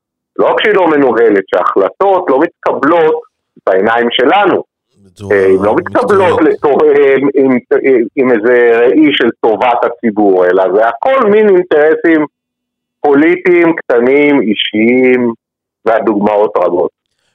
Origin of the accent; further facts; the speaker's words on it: Shoval, Southern District, Israel; also born or lived in Midreshet Ben-Gurion; now in Yeruham, Israel; בן קיבוץ שובל. שובל. זה קיבוץ של השומר הצעיר בצפון הנגב. שם גדלתי, התבגרתי, הייתי חבר קיבוץ הרבה שנים. אחר כך גרנו הרבה שנים, כמעט 20 שנה, במדרשת בבוקר, בנגב.